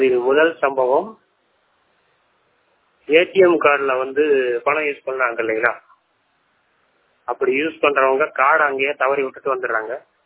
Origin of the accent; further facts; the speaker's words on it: Virudhunagar, Tamil Nadu, India; நான் விருதுநகர் மாவட்டத்தை சேர்ந்தவன். நான் ஒரு முழு கண் பார்வையற்றோர் மாற்றுத்திறனாளி.